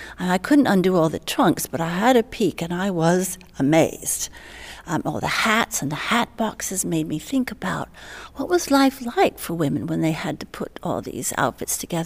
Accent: Boston, Massachusetts, United States; And although I was born and raised in Boston, I used to go there every year, at least once a year, spend a lot of time there.

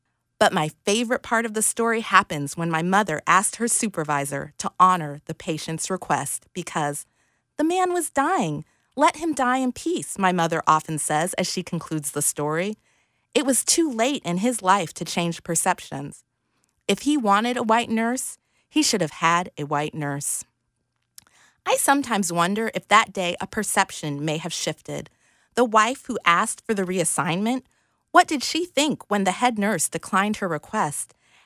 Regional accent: Anchorage, Alaska, United States; 40 years ago, my mother's brown skin was a bit unusual in my hometown of Anchorage, Alaska.

